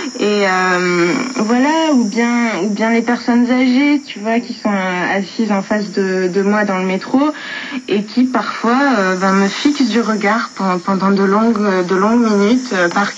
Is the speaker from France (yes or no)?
yes; France; Well, no, from France.